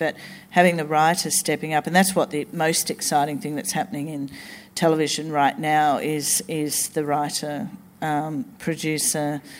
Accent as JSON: {"language": "English", "region": "Tasmania", "country": "Australia", "tie": "born or raised there", "said": "I grew up in Tasmania, so I'd never seen my world on screen, my Australia"}